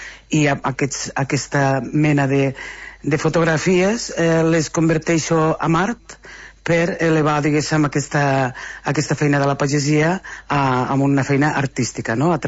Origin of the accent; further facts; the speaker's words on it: Catalonia, Spain; jo volia conèixer la meva comarca, que era les Garrigues.